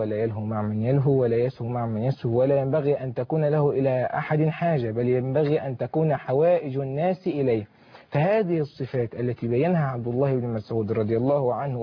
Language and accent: Arabic; Syria; ما دوري تجاه بلدنا سوريا